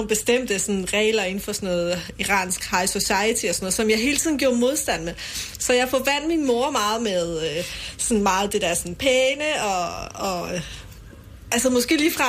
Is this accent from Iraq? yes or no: no; Iran; Jeg var født og opvokset i Iran, hvor jeg havde et superprivilegeret tilværelse.